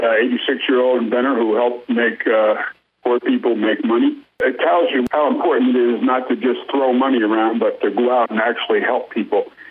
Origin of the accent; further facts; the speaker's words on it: Hyde Park, New York, United States; I'm from Hyde Park, New York.